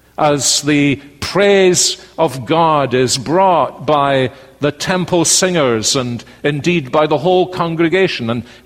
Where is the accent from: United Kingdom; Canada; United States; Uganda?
United Kingdom; Scotland; born there; Like me saying I was born in Scotland.